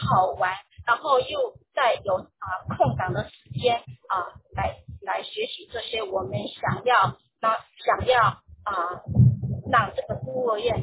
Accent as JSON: {"language": "Chinese", "country": "Taiwan", "said": "你说英文也讲得不好，国语呢，人家学的是中国大陆的拼音，我是台湾人，是注音符号，那又不会讲柬埔寨语"}